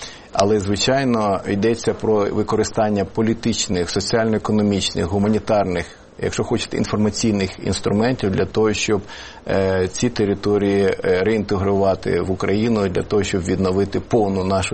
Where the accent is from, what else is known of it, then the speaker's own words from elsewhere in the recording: Donetsk Oblast, Ukraine; born there; Я народився на Донеччині